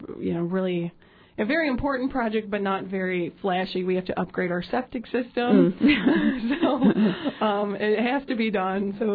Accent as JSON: {"language": "English", "town": "Chicago", "region": "Illinois", "country": "United States", "also_born_or_lived": "Mississippi, United States", "lives_now": "Juneau, United States", "said": "We were in northern Mississippi for 3 years, but I'm originally from Chicago."}